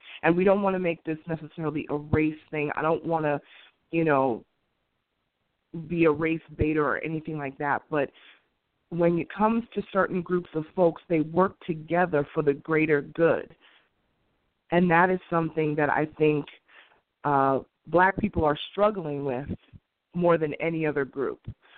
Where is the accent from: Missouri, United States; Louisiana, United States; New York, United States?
New York, United States; Queens; anybody who knows me knows where I grew up in Queens, it was not a place that had money.